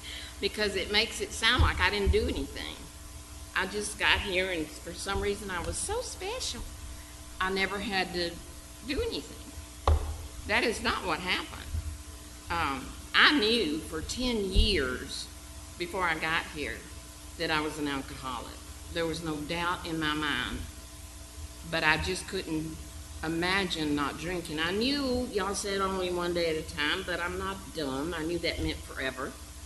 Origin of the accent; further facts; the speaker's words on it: Gainesville, Georgia, United States; born there; I was born on Athens Highway, on a dairy farm in Gainesville, Georgia.